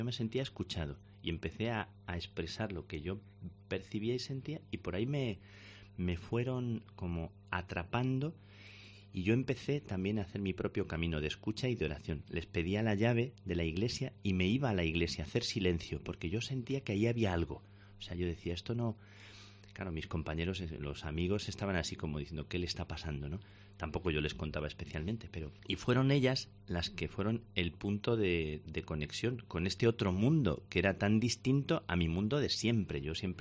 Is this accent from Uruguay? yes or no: no; Plasencia, Extremadura, Spain; Como yo luego no tengo ningún pudor en hacer propaganda ni de mi tierra, ni de Plasencia, ni del Valle del Jerte, ni de la Cereza